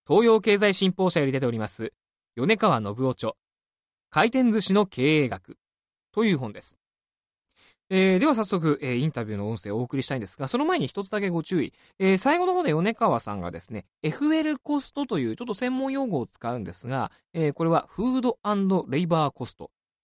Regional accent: Saitama, Japan; それと同様に僕地元埼玉なんです

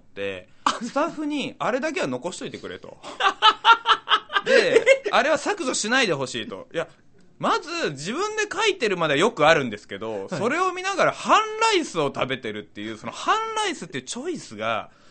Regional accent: Aichi, Japan; あの愛知県の中部地方っていうあの出身なんです

